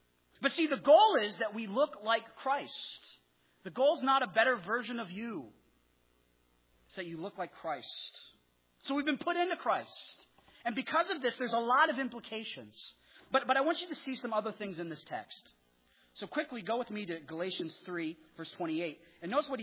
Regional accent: Wyoming, United States; I celebrate the fact that I'm from Wyoming. I enjoy that. I don't forget that.

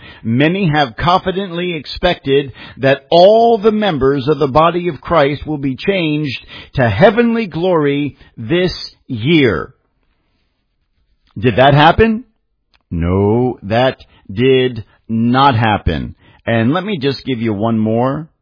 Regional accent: New Jersey, United States; And I'm from New Jersey.

